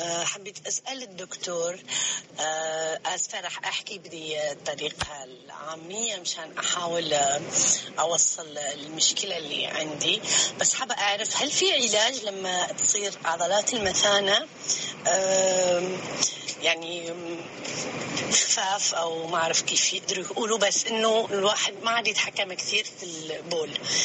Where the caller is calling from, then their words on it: Bahrain; من البحرين